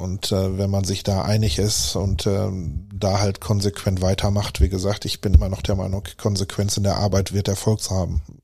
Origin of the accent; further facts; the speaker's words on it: Mannheim, Baden-Württemberg, Germany; ich wohne ja auch noch da in Mannheim